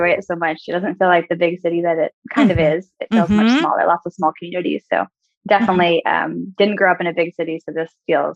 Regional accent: California, United States; Growing up, I grew up in Northern California on, kind of like a farm. It was 40 acres.

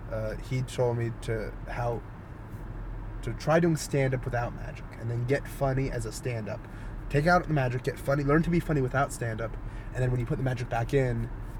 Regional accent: Flemington, New Jersey, United States; Just to correct you, I'm not from Florida. I started comedy. I'm from Flemington. I'm from where I moved to Florida for a couple years. Now I'm back.

